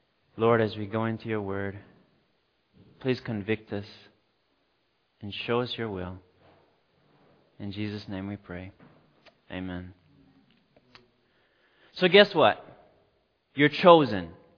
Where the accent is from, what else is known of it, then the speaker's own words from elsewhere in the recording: Cayman Islands; I'm from the Cayman Islands, down in the Caribbean. It's south of Cuba and west of Jamaica.